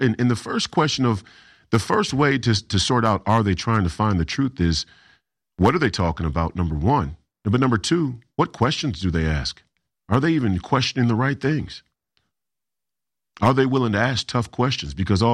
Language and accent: English; Minnesota, United States; I grew up here in Minnesota, born and raised here in Minnesota, was born in 1991. I'm 35 years old.